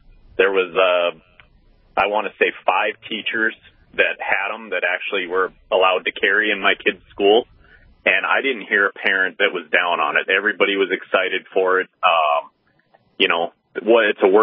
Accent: North Dakota, United States; also born or lived in Colorado; I'm new to North Dakota. I'm born and raised in North Dakota, but moved to Colorado for 20 years.

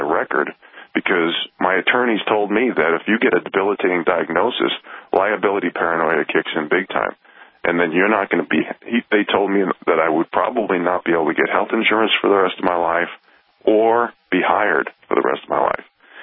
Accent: New York City, New York, United States; I'm saying that because I came from the metropolitan area of New York City. Don't get me wrong. I love growing up in New York as a young person.

